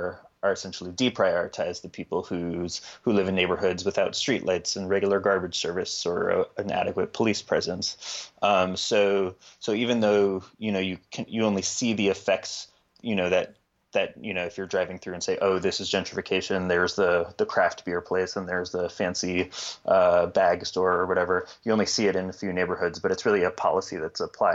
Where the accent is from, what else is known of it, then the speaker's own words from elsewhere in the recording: New York City, New York, United States; As I said, I grew up in the West Village, and I kind of have this idealized image of it now that I'm an adult